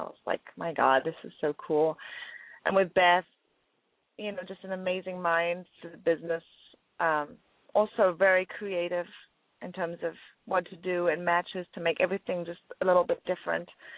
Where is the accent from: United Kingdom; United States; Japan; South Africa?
United Kingdom; England; I guess maybe it's because I'm English.